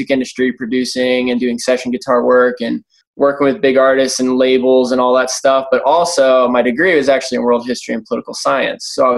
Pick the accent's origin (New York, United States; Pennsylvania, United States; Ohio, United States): Ohio, United States; Cincinnati; moved away as an adult; now in Chattanooga, United States; If you're from Chattanooga, I'm not from Chattanooga. I'm from Cincinnati, Ohio. Ended up moving here for college and stuff. And then I liked it, so I stayed.